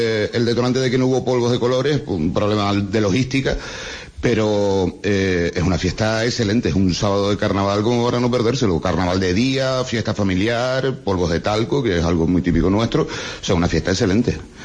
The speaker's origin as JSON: {"language": "Spanish", "town": "Santa Cruz de la Palma", "region": "Canary Islands", "country": "Spain", "said": "Que no, que lo digo que soy de Santa Cruz de la Palma, por eso tengo que ir bien vestido."}